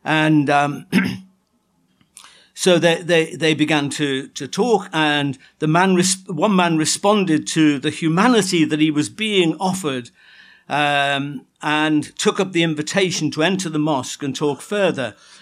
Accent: Liverpool, North West England, United Kingdom; including in my hometown, Liverpool, where the oldest recorded mosque in the UK...

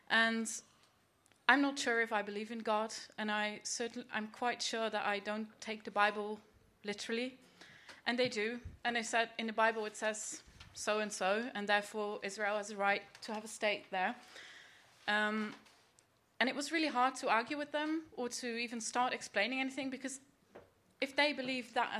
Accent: Netherlands; But then I'm from the Netherlands and we have these right-wing politicians there

